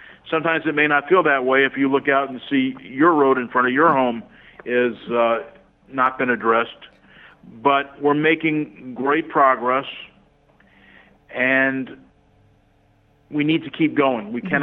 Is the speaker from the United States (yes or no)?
yes; West Des Moines, Iowa, United States; now in Cedar Rapids, United States; You know, I came from West Des Moines, and one of the first things I noticed was the condition of our roads in the city of Cedar Rapids.